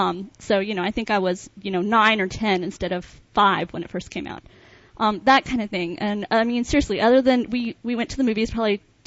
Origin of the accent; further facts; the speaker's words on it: California, United States; we grew up in Southern California, so we went to the art museums and the galleries